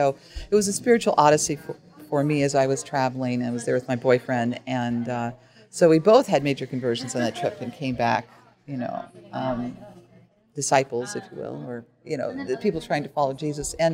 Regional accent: Seattle, Washington, United States; also born or lived in Southern US; Well, I was born in Seattle. Then my father was transferred down to the South, which is how I ended up there. And then he was transferred back, which is how I ended up back here. I graduated from high school here.

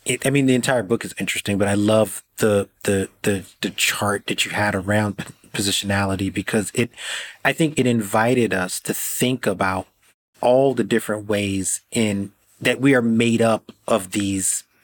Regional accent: Brooklyn, New York, United States; I'm West Indian, but I was born here and I bring Brooklyn into every room that I go into, right? Like I carry Brooklyn on my back in a very passionate way.

